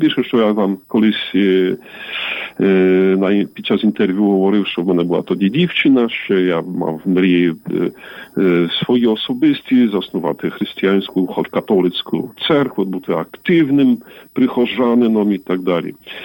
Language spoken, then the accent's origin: Ukrainian; Kielce, Świętokrzyskie Voivodeship, Poland; там в Кільцах, в моєму рідному місті